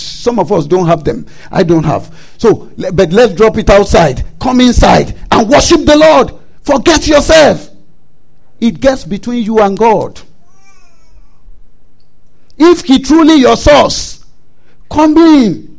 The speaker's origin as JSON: {"language": "English", "country": "Nigeria", "said": "We are from Nigeria."}